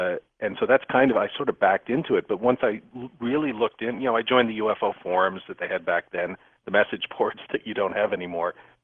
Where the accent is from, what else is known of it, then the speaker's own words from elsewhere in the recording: Canada; as a Canadian